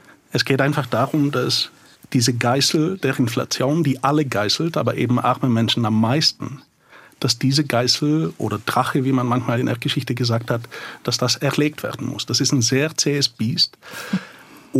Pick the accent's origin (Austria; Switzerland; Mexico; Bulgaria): Bulgaria; now in Germany; Ich bin selber in Bulgarien aufgewachsen und habe in den 90er Jahren eine Hyperinflation durchgemacht.